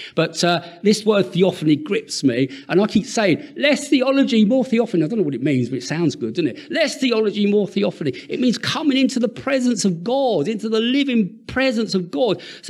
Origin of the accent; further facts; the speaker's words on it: Isle of Sheppey, South East England, United Kingdom; I come from the Isle of Sheppey. We haven't got very many big words on the Isle of Sheppey.